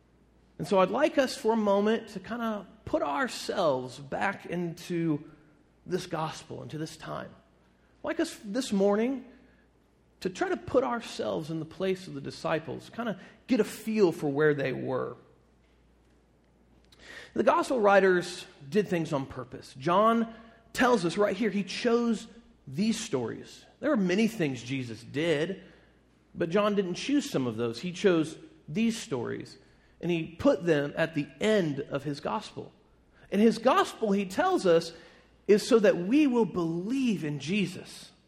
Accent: Missouri, United States; I'm from America. I'm from Missouri.

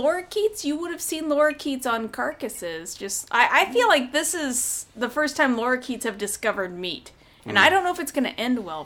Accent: Indiana, United States; accent: Indiana Hoosier; My Indiana Hoosier accent's coming out.

